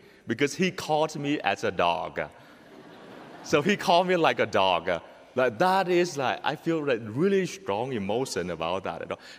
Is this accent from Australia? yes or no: no; Vietnam; English is a second language; I'm from Vietnam. We are a little bit different, the way we react, the way we talk culturally.